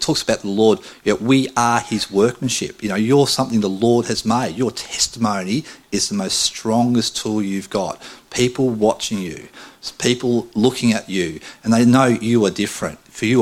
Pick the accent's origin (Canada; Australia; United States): Australia; Camperdown, Victoria; I travelled from my hometown of Camperdown, 65 kilometres down to a place called Warrnambool